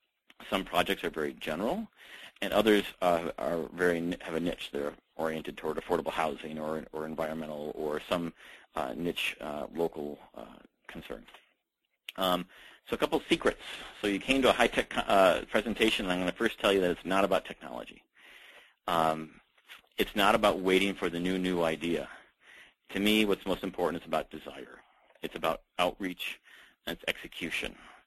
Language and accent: English; Minneapolis, Minnesota, United States; like a citywide forum in Minneapolis where we have over 1,200 people who talk politics every day in my hometown.